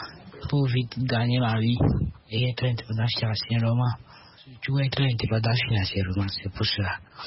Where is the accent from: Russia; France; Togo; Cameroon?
Togo; ici chez nous au Togo